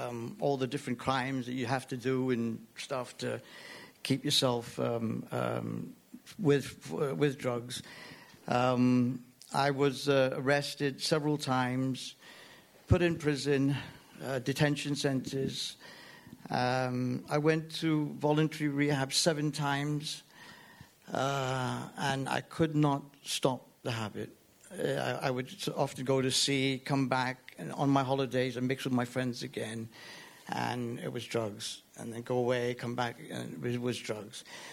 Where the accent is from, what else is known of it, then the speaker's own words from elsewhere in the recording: Hong Kong; I was born and raised in Hong Kong, one of four siblings, the youngest. I've got a sister and brother in the States, in San Francisco, and another sister in Crawley. I'm of mixed heritage, so my dad's Anglo-Indian